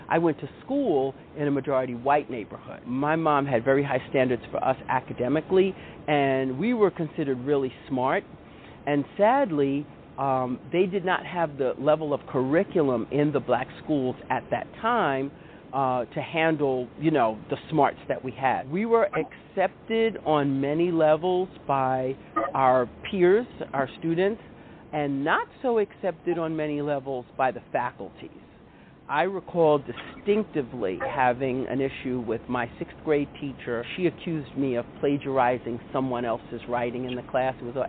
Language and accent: English; New York, United States; I grew up in Lafayette Gardens projects. Everybody's dad or mom worked for the city.